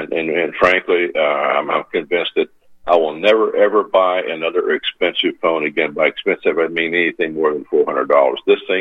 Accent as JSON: {"language": "English", "region": "Louisiana", "country": "United States", "tie": "born or raised there", "said": "I grew up in Louisiana, and gumbo to me is life, and so this is gumbo."}